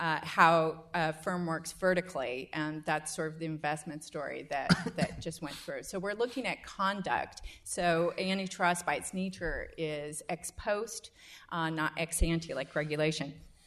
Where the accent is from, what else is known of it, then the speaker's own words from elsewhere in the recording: United States; As an American working woman, I shudder